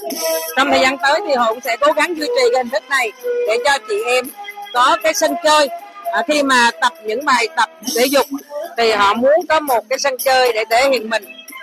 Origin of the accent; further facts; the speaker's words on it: Northern Vietnam, Vietnam; born there; do mình là sinh ngoài Bắc, thành ra là ra ngoài Bắc là cũng có nhiều đội